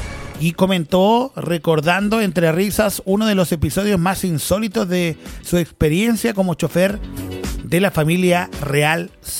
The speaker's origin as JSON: {"language": "Spanish", "country": "Chile", "said": "Yo nunca trabajé en eso en mi vida, güey. Como buen chileno, ¿no?"}